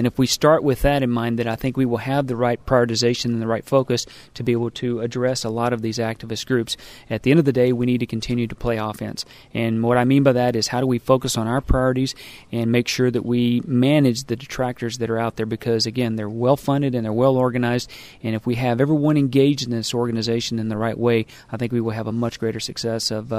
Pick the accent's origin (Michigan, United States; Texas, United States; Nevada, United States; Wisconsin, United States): Texas, United States; Uvalde; My background, I'm originally from Uvalde, Texas, which is near the Mexico border, west of San Antonio. I was raised on a family diversified livestock operation